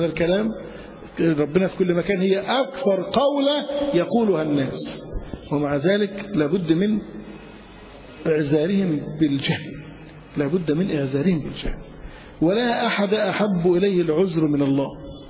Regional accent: Egypt

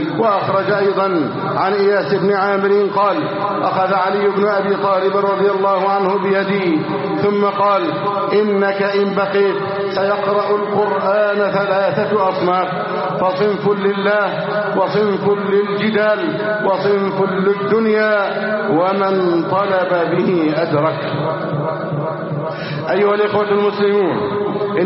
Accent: Egypt

